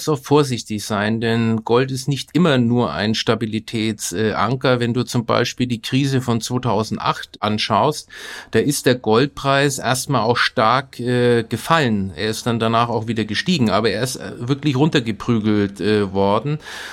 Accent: Nuremberg, Bavaria, Germany; Ich bin ja in Nürnberg aufgewachsen

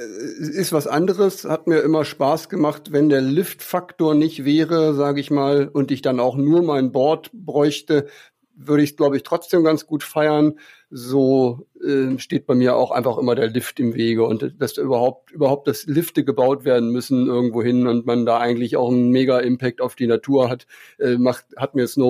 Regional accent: Harz, Germany; ich komme ja aus dem Harz

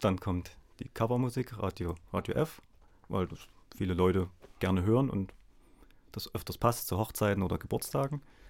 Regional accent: Dresden, Saxony, Germany; Also ich komme aus Dresden.

